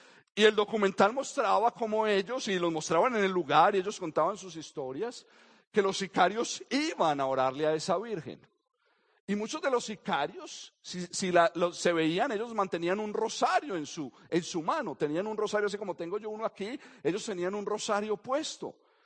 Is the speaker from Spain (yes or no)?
no; Colombia; moved away; muchos salimos de Colombia, muchos salimos a otros países.